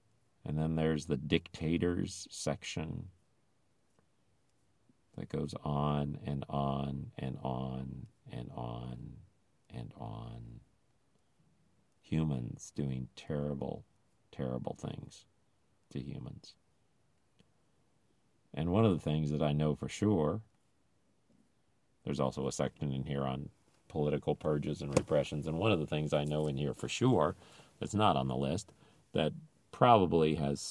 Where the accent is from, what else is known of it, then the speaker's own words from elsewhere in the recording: United States; But nonetheless, I am an American. And we went over there and tore up a country.